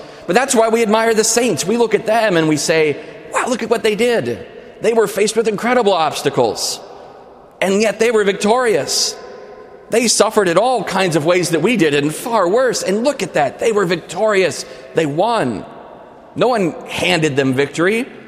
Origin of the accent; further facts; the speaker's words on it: Kansas City, Missouri, United States; now in Washington, United States; Now, I am from Kansas City. I'm here living, studying at Catholic U, studying canon law.